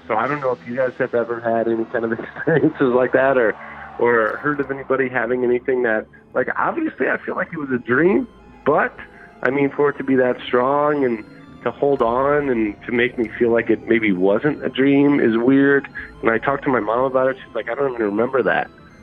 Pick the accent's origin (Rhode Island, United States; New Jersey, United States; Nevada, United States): Nevada, United States; Las Vegas; I'm from Vegas.